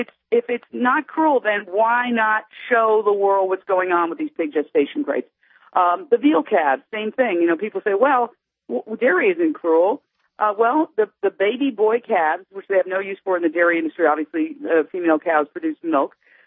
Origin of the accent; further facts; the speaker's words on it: New York, United States; I was raised in Midtown Manhattan. My mom is from Puerto Rico